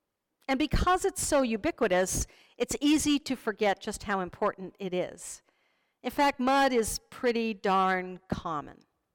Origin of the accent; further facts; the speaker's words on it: Virginia, United States; As a child, growing up in Northern Virginia, I always loved it when spring came around and we could go out into the fields and woods that surrounded our home